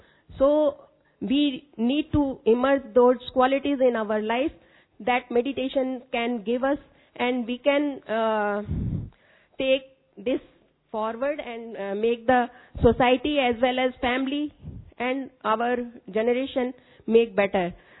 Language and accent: English; Bangalore, Karnataka, India; English is a second language; from Bangalore, working in IBM.